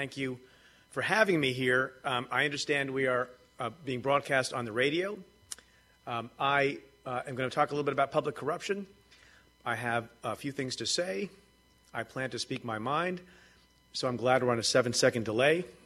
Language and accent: English; New York, United States; Before I am a prosecutor, I'm an American, I'm a New Yorker, and I love New York with all my heart.